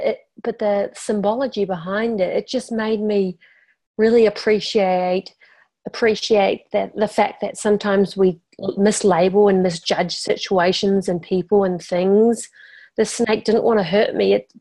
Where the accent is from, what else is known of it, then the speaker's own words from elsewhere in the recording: New Zealand; now in Australia; And I come from New Zealand and there's no snakes.